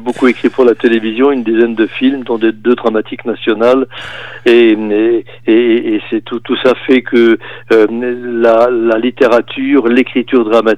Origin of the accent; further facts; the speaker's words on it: Grand Est, France; Je suis toujours dans les Vosges, non seulement toujours dans les Vosges, mais je suis resté dans mon village natal. Ça fait 79 ans que je suis là où je suis né.